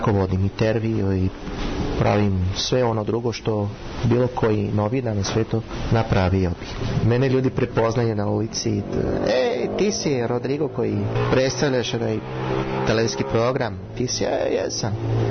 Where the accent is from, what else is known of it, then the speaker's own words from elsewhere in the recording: Brazil; first language Romani; Serbian is a second language; Moj prvi portugalski nije moj prvi jezik. Moj prvi jezik je romski. Kad mi pričamo romski.